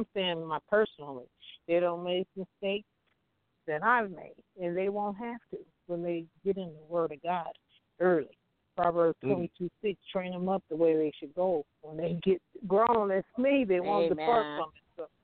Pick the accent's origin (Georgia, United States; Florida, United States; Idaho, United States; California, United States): California, United States; Compton; also born or lived in Lynwood / Long Beach; You know, we grew up in Compton, Linwood, and Long Beach, all the surrounding areas.